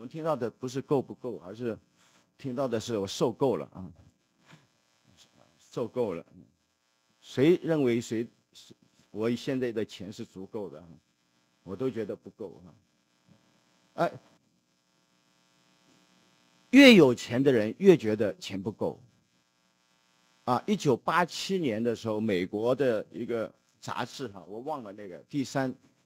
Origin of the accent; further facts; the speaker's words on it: China; 我们中国人通常会讲一句话啊，知足常乐哈、啊。